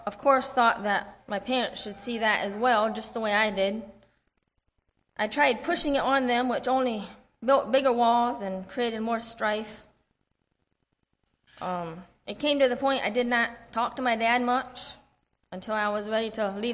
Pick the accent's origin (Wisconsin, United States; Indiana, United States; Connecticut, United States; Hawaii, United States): Indiana, United States; Grayville; I grew up in Grayville, Indiana. … I was the oldest of 9 children.